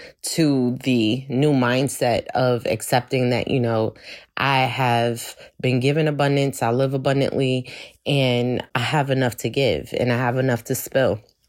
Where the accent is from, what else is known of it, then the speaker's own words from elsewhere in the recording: Brooklyn, New York, United States; I'm a Brooklyn girl, right? I'm straight from Brooklyn. And, you know, there's a feistiness inside of me. I am the descendants of Jamaican immigrants.